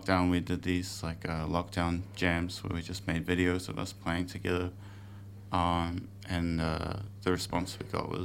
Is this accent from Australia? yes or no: no; New Zealand; as a New Zealander, being at an award show